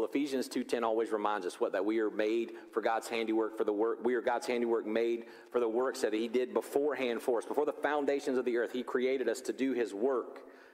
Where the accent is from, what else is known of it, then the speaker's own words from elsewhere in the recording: the South, United States; I mean, we grew up here in the Bible Belt in the South.